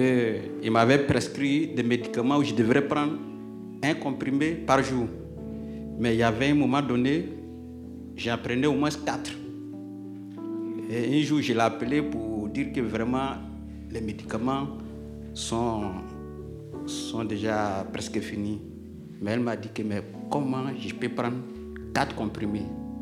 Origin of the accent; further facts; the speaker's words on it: Côte d’Ivoire; moved away as an adult; Je viens de la Côte d'Ivoire. J'étais dans la police. J'ai fait 10 ans de police.